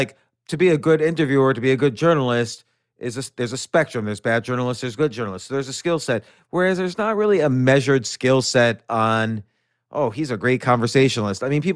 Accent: New York City, New York, United States; I was born in New York City. I grew up around there, but I came back to New York City as an adult with a job

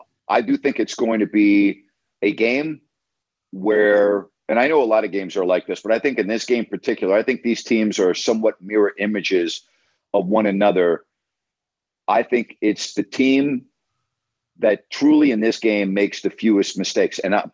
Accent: Sacramento, California, United States; Sacramento is my home. Sacramento will always be my home, regardless of where I'm living. Sacramento is where I'm from.

